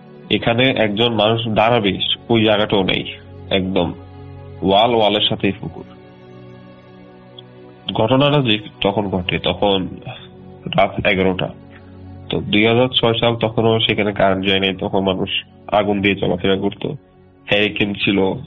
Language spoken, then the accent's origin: Bangla; Comilla, Chittagong Division, Bangladesh; আমার বাড়ি হচ্ছে কুমিল্লা 14 গ্রাম। আমি student, Comilla university CC department, first year.